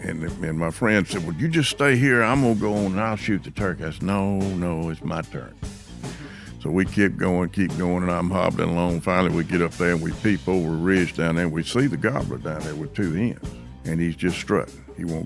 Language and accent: English; Indianola, Mississippi, United States; I'm from Indianola, Mississippi.